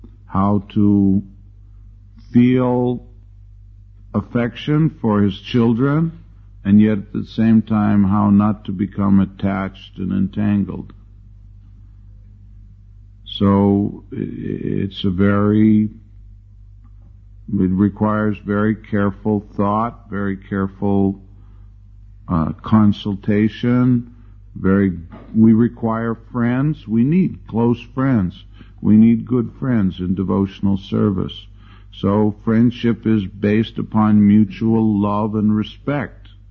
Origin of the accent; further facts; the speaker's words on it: Canada; now in United States; I went to my hometown after I joined in San Francisco, and then I was Canadian in the USA, so I went back to Canada